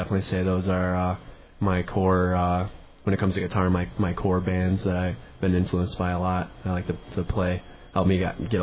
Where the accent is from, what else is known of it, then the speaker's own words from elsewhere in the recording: Elmhurst, Illinois, United States; Illinois.